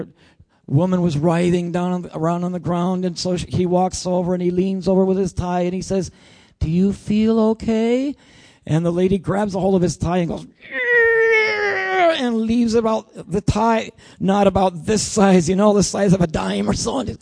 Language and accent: English; Bolivia; I grew up in Bolivia. I'm an M.K. I was taken as contraband into Bolivia.